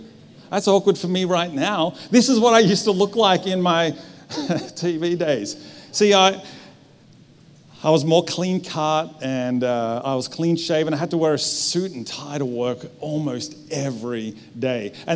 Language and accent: English; Victoria, Australia; now in Sunshine Coast, Australia; We returned back to Australia about 3 years ago, and while we're originally from Victoria, we decided to move up to the Sunshine Coast because they told us it was a really dry, nice, sunny environment.